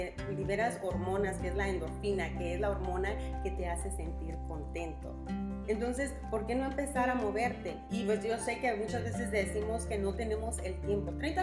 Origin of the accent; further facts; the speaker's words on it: Zihuatanejo, Guerrero, Mexico; born there; Nací en Guerrero, en Ixtapas, Zihuatanejo.